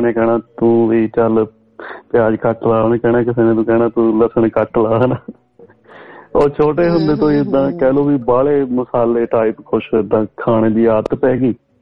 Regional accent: Jangpur, Punjab, India; ਮੈਂ ਜੀ ਲੁਧਿਆਣੇ ਦੇ ਕੋਲ ਸਾਡਾ ਪਿੰਡ ਆ ਜੀ, ਛੋਟਾ ਜਿਹਾ ਮੁੱਲਾਪੁਰ ਦਾਖਾਂ ਦੇ ਨਾਲ ਪੈਂਦਾ ਜੀ ਜਾਂਗਪੁਰ

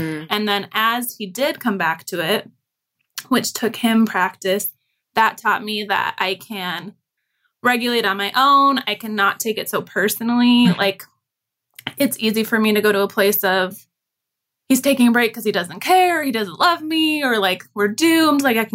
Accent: Chicago, Illinois, United States; And I'm white, Caucasian. And grew up in Chicago.

